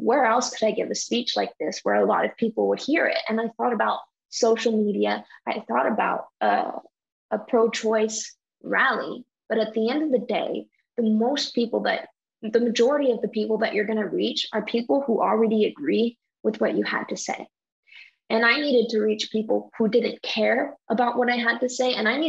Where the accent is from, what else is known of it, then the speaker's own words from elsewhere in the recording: Dallas, Texas, United States; a nonprofit here in my hometown, Dallas, Texas